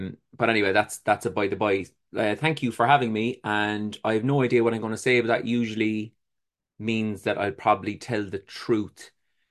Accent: Cork, Munster, Ireland; born there; I was born in Cork City in Ireland. It was a humble upbringing, I would say.

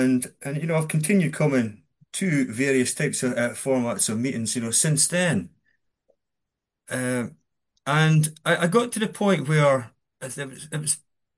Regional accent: Scotland, United Kingdom; I'm from Scotland. It's maybe quite obvious to anyone.

